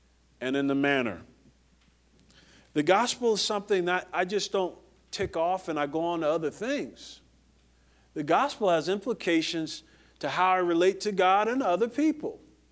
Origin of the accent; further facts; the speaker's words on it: New Jersey, United States; We used to have a name for that where I grew up in Jersey.